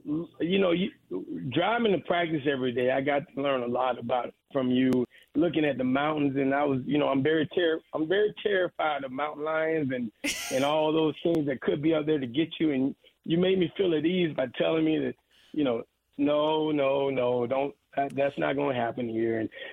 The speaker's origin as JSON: {"language": "English", "town": "Gainesville", "region": "Florida", "country": "United States", "tie": "born or raised there", "also_born_or_lived": "Ocala", "said": "I moved to Gainesville to go to, to high school in Gainesville, where the University of Florida is."}